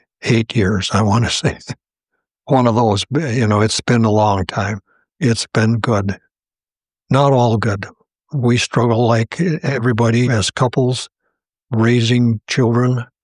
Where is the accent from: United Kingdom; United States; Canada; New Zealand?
United States; Valley City, North Dakota; We grew up in Valley City, and my dad had been in Fingal. He grew up in Fingal, which is east and south of Valley City, 20 miles. My mom grew up in Rogers, which is north and west of Valley City.